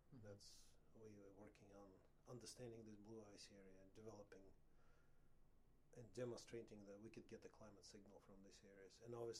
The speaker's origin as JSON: {"language": "English", "country": "Uzbekistan", "said": "I came from Uzbekistan"}